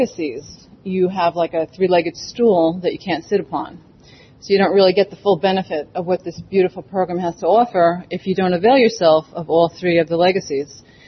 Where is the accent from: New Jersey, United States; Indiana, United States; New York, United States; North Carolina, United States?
New York, United States; Now, I'm from New York, so we used to have our assemblies like around town.